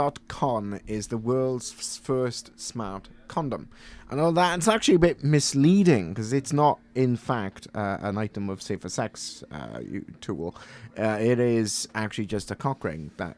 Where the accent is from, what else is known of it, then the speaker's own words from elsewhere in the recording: Wales, United Kingdom; And as a Welshman with my rivalry with the English, which New Zealanders will understand, I'm not even going to draw a comparison.